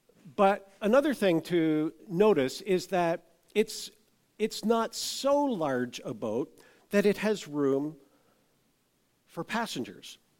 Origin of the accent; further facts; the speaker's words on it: Meaford, Ontario, Canada; now in Kincardine, Canada; I grew up in Meaford on the bay. We live in Kincardine, not on the bay.